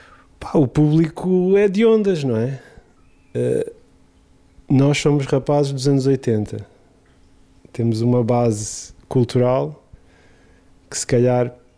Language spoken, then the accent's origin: Portuguese; São Pedro da Torre, Viana do Castelo, Portugal; nasci em 1984 no Hospital de Viena do Castelo, mas na verdade eu estava a viver em São Pedro da Torre, que é uma aldeia de Valença.